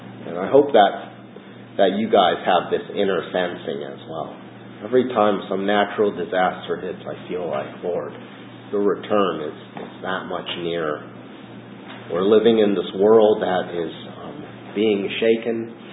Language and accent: English; Washington, United States; That's like my home state of Washington.